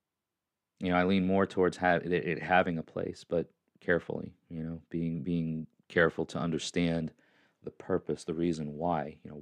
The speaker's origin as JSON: {"language": "English", "region": "New York", "country": "United States", "said": "You know, I was born there. I'm a New Yorker. For all intents and purposes, that's you know, I talk a certain way. I have certain mannerisms that don't align with Southern tradition. So I'm a Northman."}